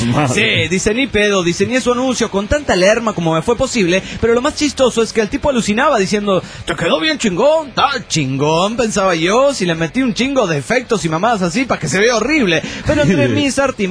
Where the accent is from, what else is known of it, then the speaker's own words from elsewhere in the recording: Cancún, Quintana Roo, Mexico; Vengo de Cancún, Quintana Roo